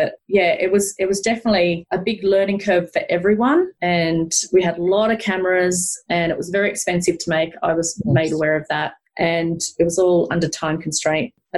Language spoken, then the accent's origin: English; Australia; I mean, we love Australia. I mean, I'm Australian. I've lived in different cities in Australia, but there's something special about Sydney